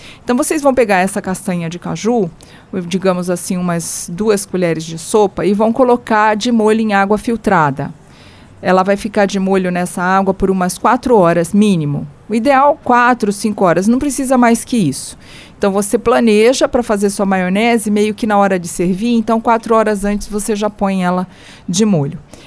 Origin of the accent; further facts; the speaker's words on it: Rio de Janeiro, Brazil; Eu coloco um dentinho de alho, porque eu curto alho, sou carioca.